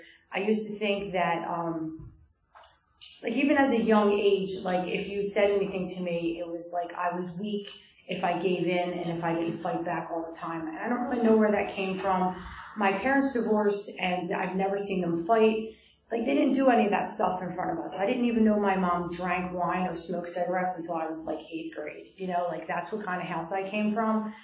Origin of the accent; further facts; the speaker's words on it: Philadelphia, Pennsylvania, United States; I'm born and raised in Philly. I'm a middle child.